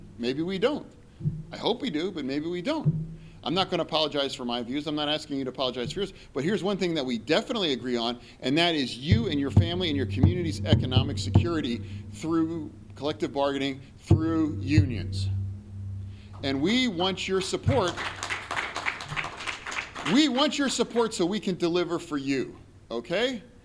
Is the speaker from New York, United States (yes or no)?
no; York, Pennsylvania, United States; Some of you may not know, I grew up in York. You know, I'm a York County guy.